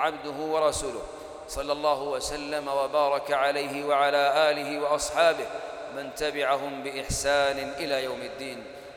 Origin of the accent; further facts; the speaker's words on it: Saudi Arabia; إن بلادنا المملكة العربية السعودية تواجه هجوماً شرساً من جهات مشبوهة